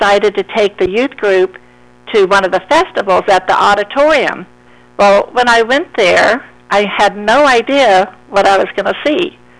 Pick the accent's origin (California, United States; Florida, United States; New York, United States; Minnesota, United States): Florida, United States; also born or lived in Daytona Beach; Yes, I'm one of those rare native Floridians I was born in Daytona Beach. We moved here to the Atlantic when I was about 3 years old. So I've always been around the water.